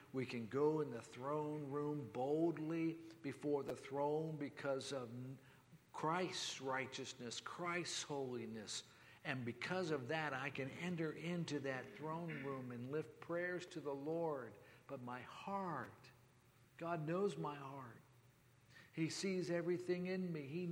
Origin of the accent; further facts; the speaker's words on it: Ireland; I'm Irish